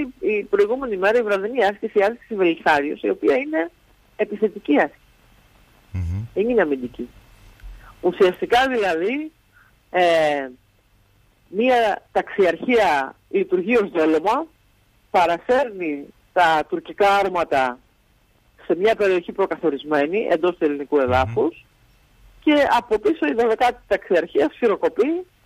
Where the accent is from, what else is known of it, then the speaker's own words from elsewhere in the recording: Peloponnese, Greece; Ο τόπος μου είναι παράδεισος, να έρθετε στην Αργολίδα γενικότερα.